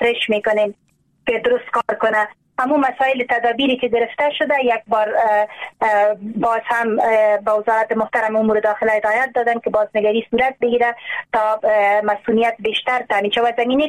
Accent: Afghanistan; ما واقعا افغان هستیم

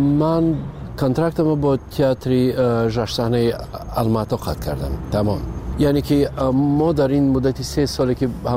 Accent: Tajikistan; وطنم خب پیش از همه تاجیکستان وطن است. برای این خانه من است و مادرم اینجاست، فرزندام اینجاست.

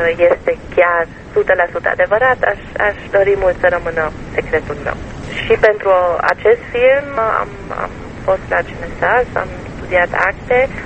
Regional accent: Timișoara, Timiș County, Romania; born there; Eu m-am născut la Timișoara și cu toate că nu sunt de origine germană, chiar deloc, că sunt români

